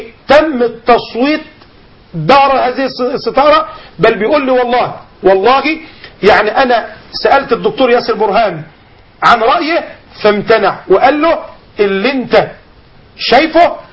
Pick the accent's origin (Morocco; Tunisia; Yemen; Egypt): Egypt